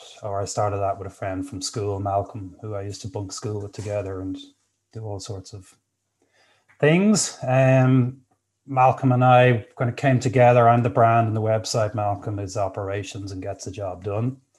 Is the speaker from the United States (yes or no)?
no; Blackrock, Leinster, Ireland; I was brought up in Blackrock, went to Blackrock College, and it was all very nice.